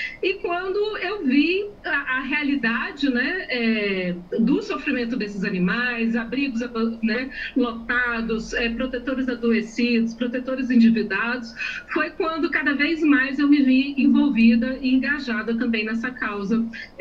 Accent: Carajás, Pará, Brazil; a nossa infância, eu morei em Carajás, no Pará, a gente não tinha cão e gato, era no meio da floresta

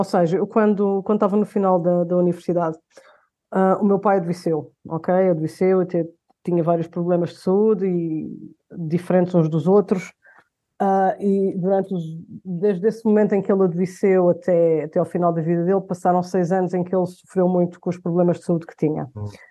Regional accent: Carnaxide, Lisbon, Portugal; moved away; also born or lived in Ericeira / Brussels; E cresci em Carnaxide, não sei se conheces.

